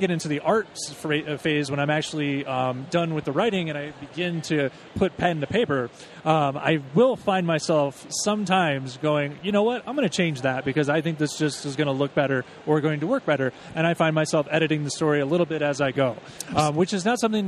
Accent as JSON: {"language": "English", "region": "Michigan", "country": "United States", "said": "I'm actually from the Michigan area."}